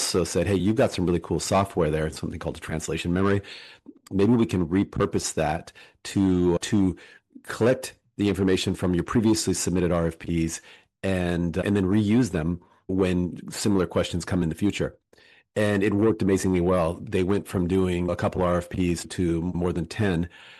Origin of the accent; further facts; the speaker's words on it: Seattle, Washington, United States; In 2017, moved back to Seattle, my hometown